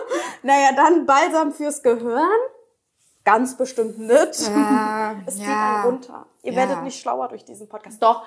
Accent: Cologne, North Rhine-Westphalia, Germany; Wir sind aus Köln, ja. Für die, die es nicht wissen.

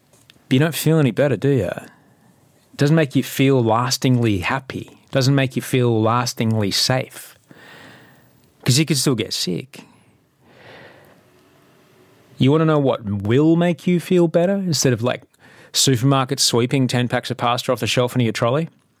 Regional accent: Sydney, New South Wales, Australia; I'm from Sydney, Australia

